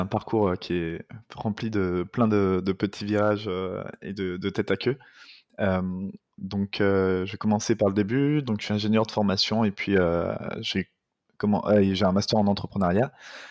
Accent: Lyon, Auvergne-Rhône-Alpes, France; now in Bordeaux, France; En arrivant sur Bordeaux, j'ai trouvé un job alimentaire

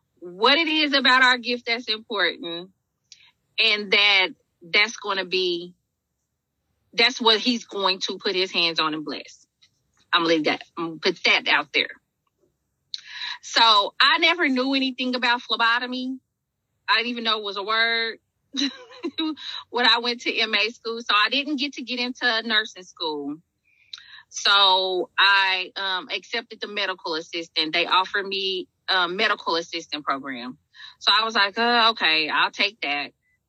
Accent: Oklahoma City, Oklahoma, United States; As she said … I'm from Oklahoma City.

